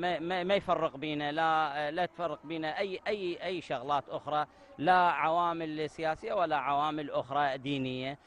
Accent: Baghdad, Baghdad Governorate, Iraq; من بغداد.

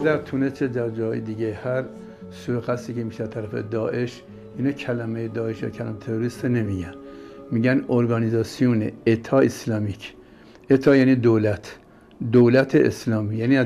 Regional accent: Iran; من ایرانی هستم، من سرکزن هستم

